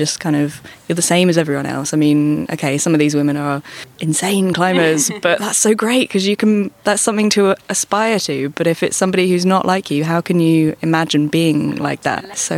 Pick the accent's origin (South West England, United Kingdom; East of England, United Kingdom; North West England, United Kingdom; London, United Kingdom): South West England, United Kingdom; Bristol; I'm from Bristol.